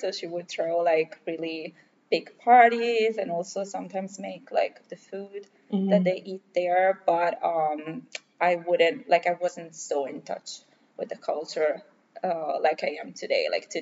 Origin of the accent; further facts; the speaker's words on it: Italy; I was prepared for worse because I came from Italy